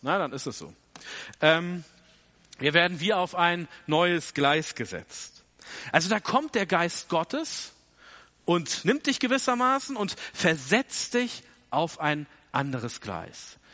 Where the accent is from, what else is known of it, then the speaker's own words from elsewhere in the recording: Hamburg, Germany; Als Kind, da bin ich immer gerne in meiner Heimatstadt Hamburg in den ersten Wagen so der U-Bahn eingestiegen.